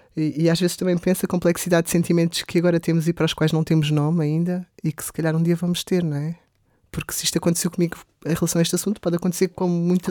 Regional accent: Alentejo, Portugal; porque eu cresci no Alentejo.

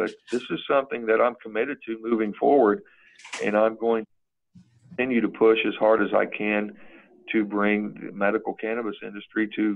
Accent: Seymour, Indiana, United States; I was on city council here in my hometown of Seymour for 5.5 years

